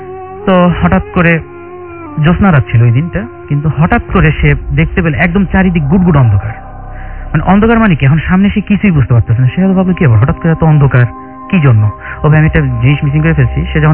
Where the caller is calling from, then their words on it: Uttara, Dhaka Division, Bangladesh; উত্তরা থেকে এসেছি।